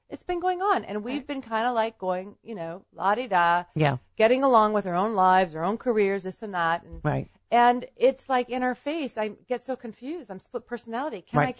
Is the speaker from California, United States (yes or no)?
yes; Berkeley, California, United States; I think because growing up in Berkeley, it was very we recycled.